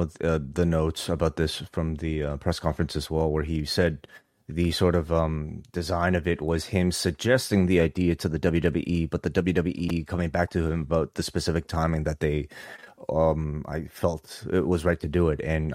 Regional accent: Toronto, Ontario, Canada; as a Canadian, as a Torontonian

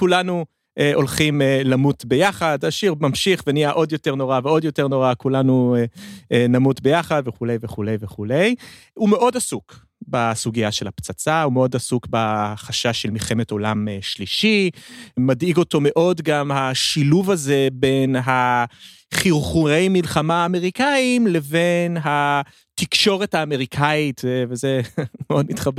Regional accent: United States; אבא שלי קצת יותר מבוגר, זה דור קצת אחר, אבל כאילו זה אמריקה שאני גדלתי בה

